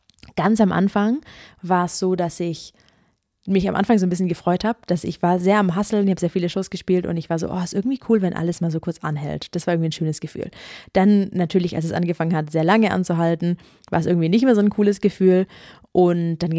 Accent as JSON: {"language": "German", "town": "Ulm", "region": "Baden-Württemberg", "country": "Germany", "said": "nach dieser Zeit in Kanada, war ich wieder ein bisschen in Ulm, wo ich herkomme."}